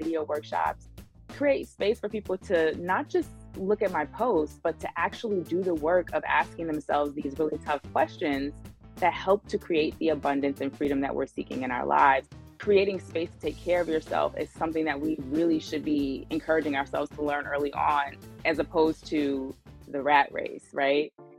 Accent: Brooklyn, New York, United States; I'm from Brooklyn, New York

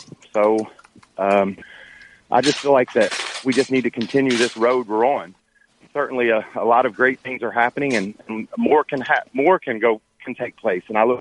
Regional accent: Kentucky, United States; I'm from Kentucky. I knew it existed. You know, I knew it was a Southern thing

